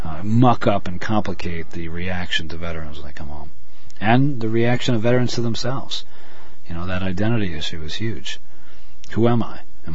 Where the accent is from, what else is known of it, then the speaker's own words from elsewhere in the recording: Northampton, Massachusetts, United States; I'm taking my bicycle across the country and going to end up in my hometown of Northampton, Massachusetts, which is Western Mass.